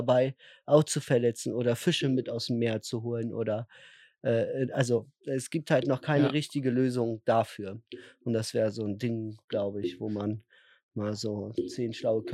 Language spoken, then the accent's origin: German; Malchin, Mecklenburg-Vorpommern, Germany; Nee, das würde ich in meiner Heimat in Malchin machen, würde ich das.